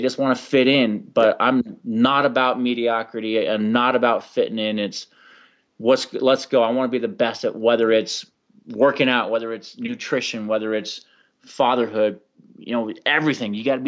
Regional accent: California, United States; now in Colorado, United States; San Francisco. I'm from California.

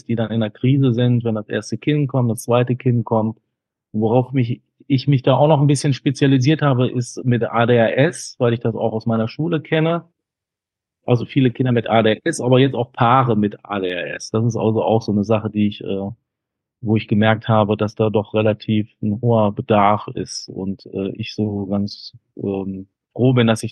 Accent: Cologne, North Rhine-Westphalia, Germany; ich komme aus Köln und arbeite und lebe hier.

